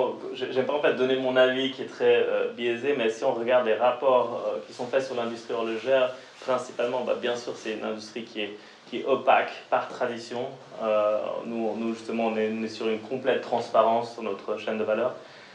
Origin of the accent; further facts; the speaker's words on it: Geneva, Switzerland; vraiment on a grandi à Genève